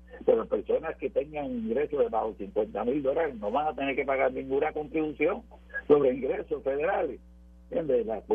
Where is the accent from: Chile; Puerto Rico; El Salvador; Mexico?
Puerto Rico; la Corte Suprema decide que los puertorriqueños somos nacionales americanos, aunque no fuéramos ciudadanos.